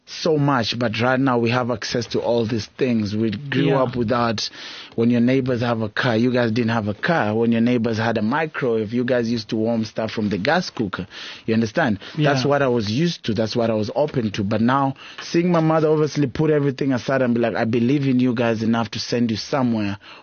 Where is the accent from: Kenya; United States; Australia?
Kenya; Nairobi; I was born and raised in Kawangware. If you Google Kawangware, it's one of the biggest slums in Africa.